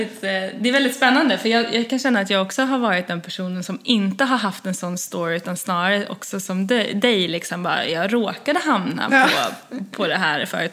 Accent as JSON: {"language": "Swedish", "country": "Sweden", "moved": "yes", "lives_now": "United States", "said": "Och som svensk kommer in, liksom, har man ju redan hälften av sin story i det, att man har flyttat och man har en annan kultur, och jag upplever nog att många amerikaner tycker det är rätt spännande när man liksom säger att man är från Sverige."}